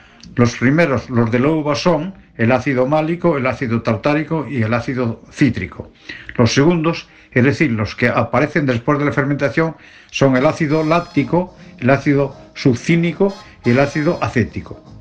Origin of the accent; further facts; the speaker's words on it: Ribeiro, Galicia, Spain; born there; Yo, que nací en el Ribero, los únicos ingresos de la casa era la venta del vino.